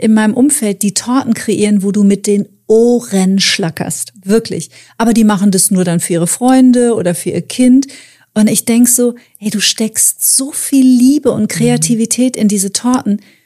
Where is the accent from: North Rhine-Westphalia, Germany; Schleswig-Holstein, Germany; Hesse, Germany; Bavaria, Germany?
North Rhine-Westphalia, Germany; Ich komme aus Nordrhein-Westfalen